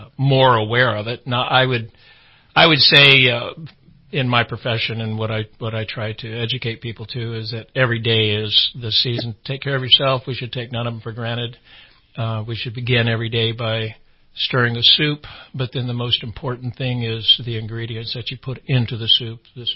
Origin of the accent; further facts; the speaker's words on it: Alaska, United States; I am from Alaska, as Nigel said. I have lived there since 1980.